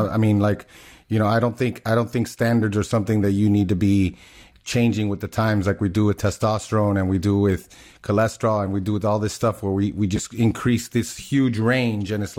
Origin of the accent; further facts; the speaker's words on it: Miami, Florida, United States; because growing up in Miami, you know, like where we lived, people, it wasn't like they were poor